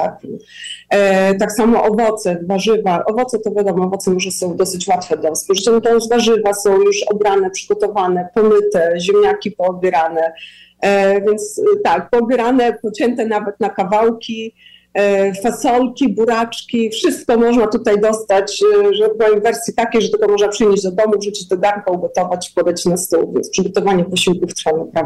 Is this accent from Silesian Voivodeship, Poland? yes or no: no; Warsaw, Masovian Voivodeship, Poland; moved away; Są momenty, kiedy tęsknię za Polską, za jedzeniem, przede wszystkim za tym pochodzę z Warszawy też, więc za dużym miastem.